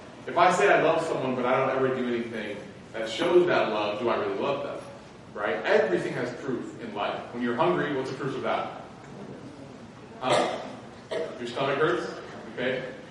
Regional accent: Chicago, Illinois, United States; You know, I grew up in Chicago in the 90s. I was born in 88.

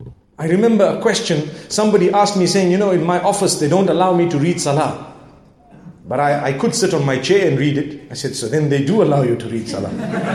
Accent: Zimbabwe; I come from Zimbabwe where, subhanAllah, the farming is quite a big thing.

